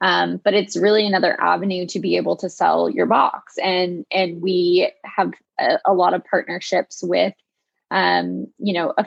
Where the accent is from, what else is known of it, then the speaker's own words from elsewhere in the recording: Connecticut, United States; also born or lived in California, United States; So I am originally from Connecticut. Mm-hmm. I was living in California when I started with Cratejoy and have now since moved back to Connecticut.